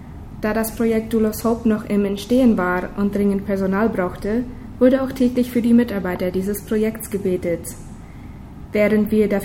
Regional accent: Buena Vista, Boquerón, Paraguay; also born or lived in Sommerfeld; Ich komme aus Buena Vista in der Kolonie Menno. Ich wurde in Sommerfeld geboren und bin jetzt 22 Jahre alt.

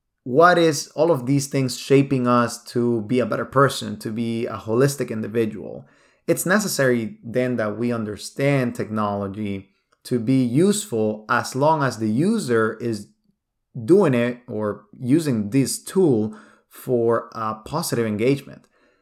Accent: Nicaragua; English is a second language; now in United States; You know, I come from a different country. Maybe you've been able to listen to my accent a little bit. I was born in Nicaragua.

